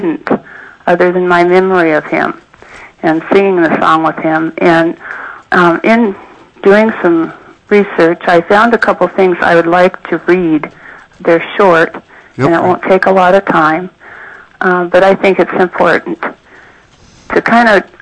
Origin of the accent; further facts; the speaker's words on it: Kodiak, Alaska, United States; now in Anchorage, United States; I live in Anchorage. I was raised in Kodiak